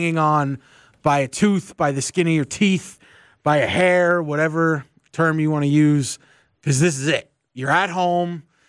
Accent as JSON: {"language": "English", "region": "New York", "country": "United States", "tie": "born or raised there", "also_born_or_lived": "New Jersey", "said": "other than just growing up in New York / New Jersey."}